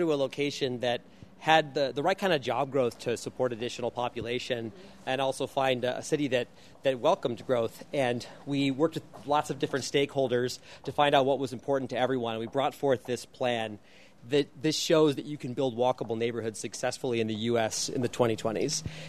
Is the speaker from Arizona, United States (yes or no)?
yes; Phoenix, Arizona, United States; so I grew up in Phoenix, and for college, I turned down MIT to take the Flynn Scholarship, and that's something for 20 students a year in Arizona